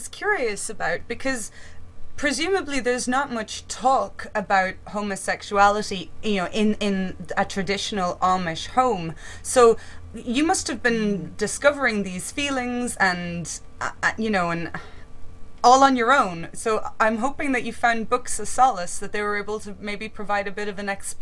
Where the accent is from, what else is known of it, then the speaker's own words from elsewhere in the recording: Ireland; now in Leeds, United Kingdom; Oh, well, I'm actually Irish, living in Leeds